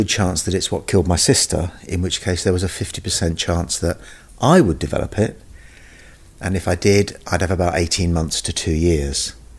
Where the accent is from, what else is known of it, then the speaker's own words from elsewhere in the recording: London, United Kingdom; born there; I was born in West London in December 1952